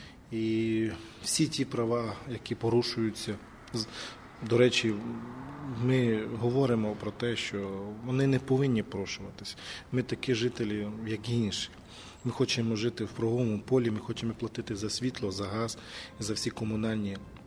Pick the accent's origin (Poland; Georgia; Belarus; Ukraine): Ukraine; Zakarpattia Oblast; Я, як житель, як закарпатець